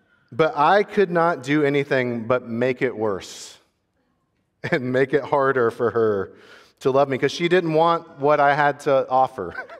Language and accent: English; Florida, United States; I'm about to go on a pilgrimage back to where I grew up in South Florida, and I'm having a lot of memories.